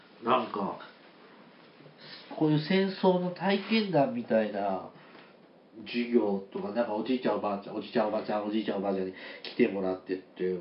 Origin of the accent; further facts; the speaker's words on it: Nagasaki, Japan; now in Fukuoka, Japan; 僕は今大学の関係で福岡に住んでいますが、育ちは長崎県なので、小学生の頃から8月9日に平和学習を受けてきました。